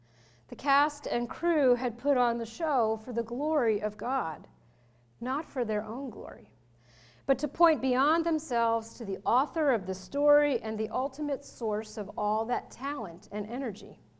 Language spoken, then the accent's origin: English; Lancaster, Pennsylvania, United States; As many of you know, I grew up in Lancaster